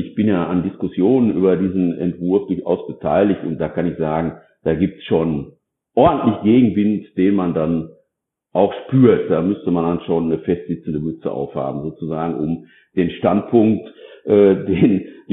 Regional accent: North Rhine-Westphalia, Germany; Ich selbst bin ja aus Nordrhein-Westfalen und da auch ansässig.

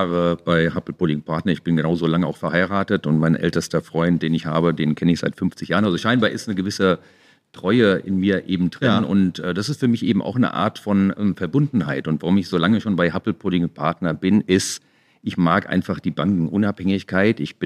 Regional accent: Frankfurt, Hesse, Germany; born there; Ich bin in Frankfurt geboren, habe ich Ihnen ja gesagt, und bin zu einer Zeit in Frankfurt geboren, als Frankfurt sehr, sehr gut auch war.

